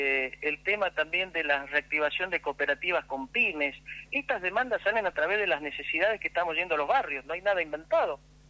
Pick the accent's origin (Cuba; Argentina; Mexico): Argentina; La Rioja; para ayudarlos como riojano.